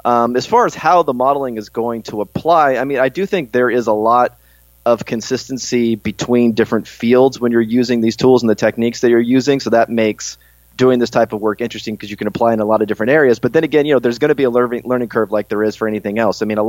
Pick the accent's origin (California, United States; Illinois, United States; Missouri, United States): California, United States; I grew up in California, went to school out in Berkeley.